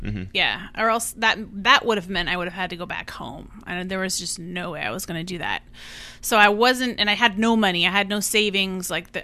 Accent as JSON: {"language": "English", "town": "Eugene", "region": "Oregon", "country": "United States", "tie": "born or raised there", "said": "It's just small town, like similar to like where I grew up in Eugene."}